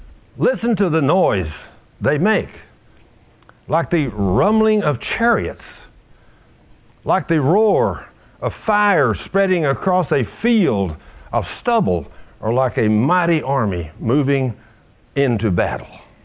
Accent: United States; They didn't even know who I was. But because I'm American, they hate me.

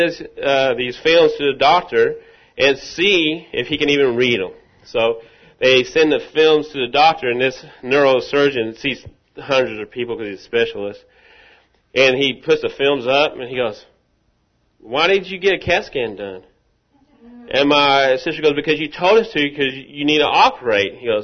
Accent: Rockwall, Texas, United States; I'm from Rockwall.

